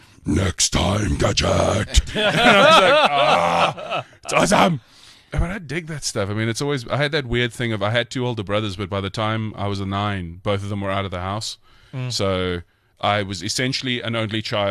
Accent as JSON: {"language": "English", "town": "Welkom", "region": "Free State", "country": "South Africa", "tie": "born or raised there", "also_born_or_lived": "Warrington", "said": "Ik was in Warrington geboren. Yeah. And 2 weeks later, they moved to Welkom"}